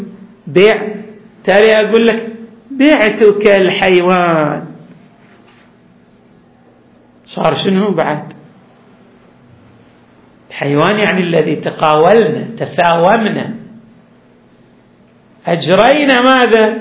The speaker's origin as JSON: {"language": "Arabic", "town": "Al-Ahsa", "region": "Eastern Province", "country": "Saudi Arabia", "said": "هذا متعارف عندنا في الأحساء"}